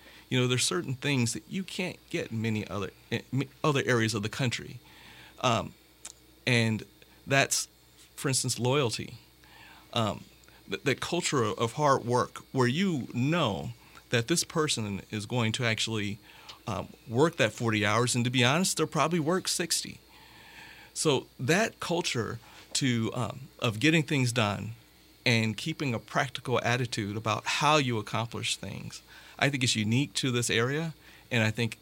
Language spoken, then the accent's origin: English; Indiana, United States; Well, I grew up here in Northwest Indiana